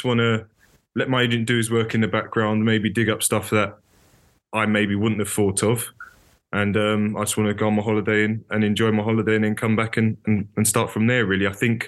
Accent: Leyton, London, United Kingdom; the only club I've wanted to play for him is Leyton Orient, just because it's my hometown team.

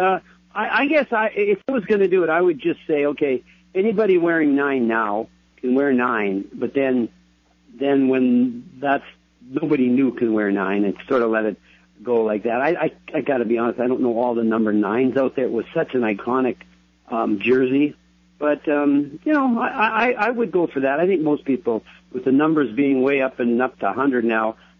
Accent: Canada; I remember growing up in Canada

